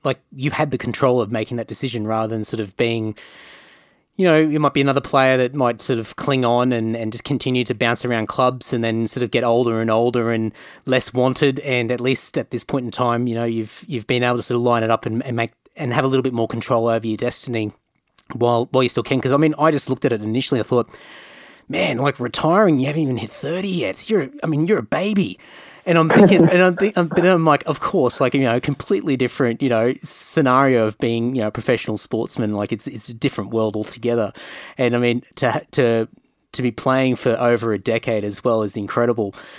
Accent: Queensland, Australia; and I grew up in Queensland, like rural Queensland, lived all over the place

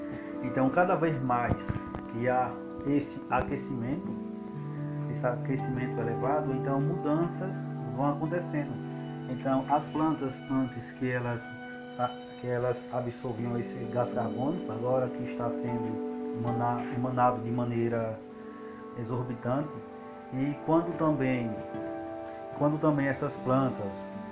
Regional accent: Northeast Region, Brazil; Eu lembrei ela que eu sou do Nordeste, né?

